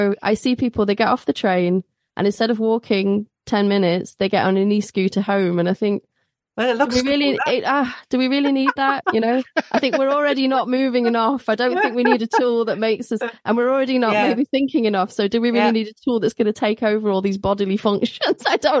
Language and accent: English; United Kingdom; We always say, could you please, which is a bit of a British thing. You know, we're still being British